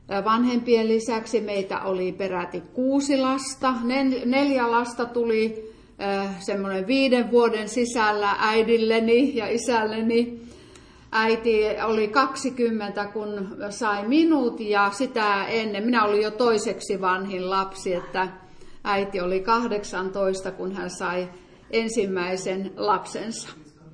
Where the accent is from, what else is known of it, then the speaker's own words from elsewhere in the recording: Lieksa, North Karelia, Finland; Minä olen syntynyt ja viettänyt lapsuuteni ja varhaisnuoruuteni Pohjois-Karjalassa, Lieksassa.